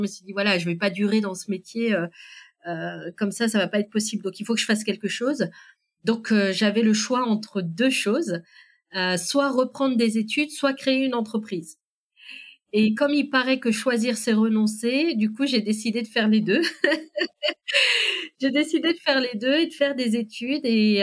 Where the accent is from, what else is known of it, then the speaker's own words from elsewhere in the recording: France; Mais je suis française !» Et on me dit « Non, mais vos parents !» Ah oui, eux, ils viennent du Maroc.